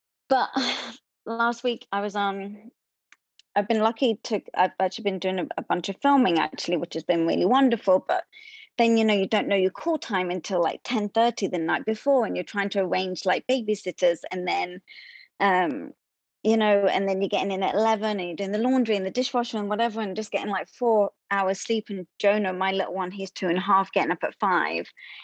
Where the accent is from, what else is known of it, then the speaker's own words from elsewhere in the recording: London, United Kingdom; moved away as an adult; now in United States; I came from London in 2008. And then I was in Broadway shows